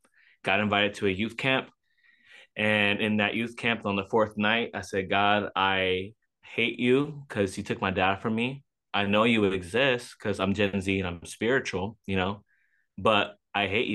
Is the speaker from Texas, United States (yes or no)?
yes; Houston, Texas, United States; also born or lived in New York; You know, I was born in New York. I was raised in Houston. And I think Dallas made me who I am. So I've been all over the place